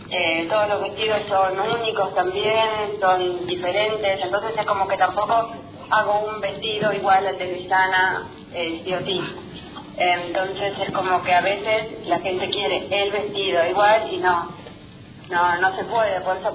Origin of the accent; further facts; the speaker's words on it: Jardín América, Misiones, Argentina; born there; moved away as an adult; now in Buenos Aires, Argentina; Nací, sí, en Jardín América, ya a los 18 me vine para Buenos Aires